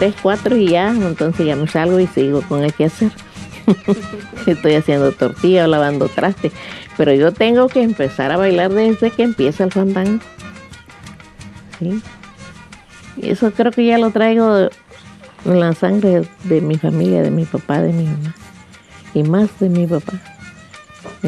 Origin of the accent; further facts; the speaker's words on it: Tututepec, Mexico; contenta de ser de Tututepec. Me siento orgullosa, me siento feliz de mi pueblo, porque pues aquí nací, aquí crecí, aquí hice mi vida con mis hijos.